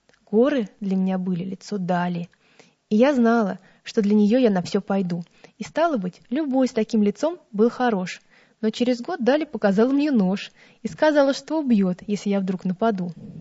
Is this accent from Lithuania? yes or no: no; Ukraine; Он обрадовался, что я с Украины, он там воевал.